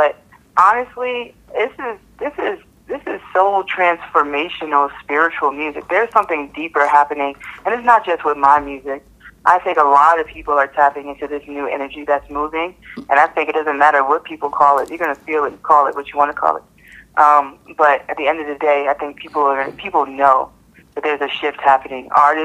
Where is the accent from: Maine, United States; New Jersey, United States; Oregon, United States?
New Jersey, United States; And he didn't understand, but I'm from Jersey, so I was like, just don't worry.